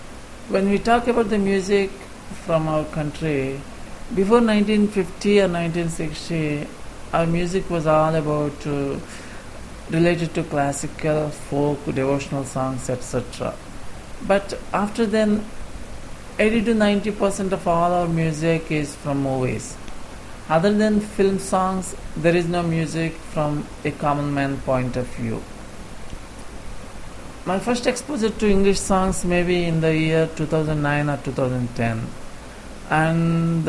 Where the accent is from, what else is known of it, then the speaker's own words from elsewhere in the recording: India; English is a second language; I'm done with my March month's lesson set successfully